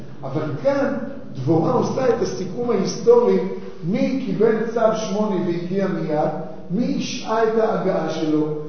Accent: Tel Aviv, Tel Aviv District, Israel; אבל בילדותי בתל אביב, כל בוקר כשהייתי הולך לבית ספר

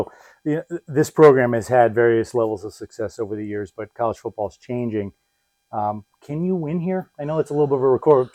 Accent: Connecticut, United States; now in Rhode Island, United States; I grew up in Connecticut. I live in Rhode Island now.

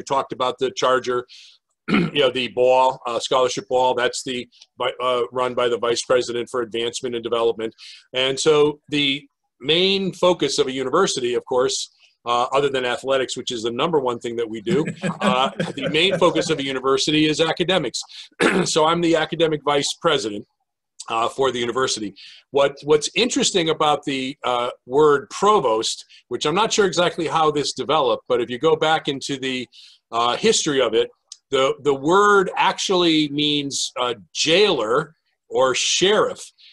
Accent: Fairfield, Connecticut, United States; So Fran Tarkenton was when I was a kid growing up in Fairfield.

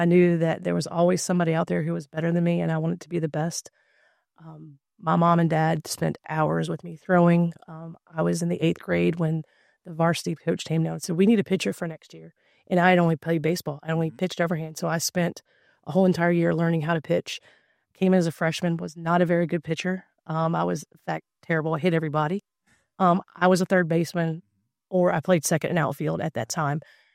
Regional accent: Colonial Heights, Virginia, United States; I grew up in Colonial Heights, where Johnny Oates was from. Well, he was from Prince George, but I went to school with his kids.

